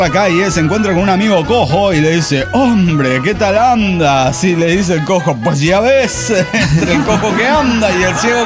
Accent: Cuernavaca, Morelos, Mexico; de Cuernavaca, Morelos, México.

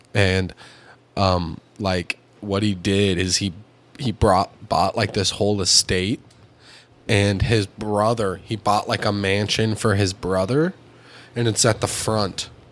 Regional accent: Austin, Texas, United States; born there; I'm like originally from like when I was a baby from Austin.

